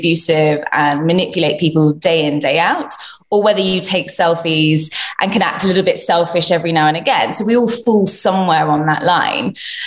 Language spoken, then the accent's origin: English; London, United Kingdom; So I'm 31 and I'm from London.